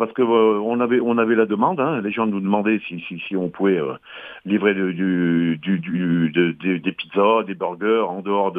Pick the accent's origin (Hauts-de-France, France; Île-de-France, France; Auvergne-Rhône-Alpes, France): Auvergne-Rhône-Alpes, France; Firminy; moi je suis natif de Firminy